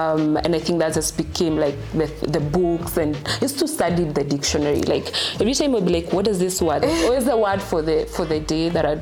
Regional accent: Kenya; So I'm Kenyan, born and raised. I grew up in up country, what we call shags in Kenya. Just basically means you're not born and bred in Nairobi.

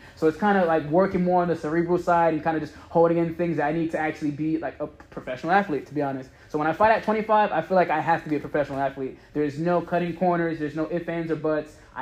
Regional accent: New York, United States; I'm a New Yorker through and through. You know, that's where I came up at.

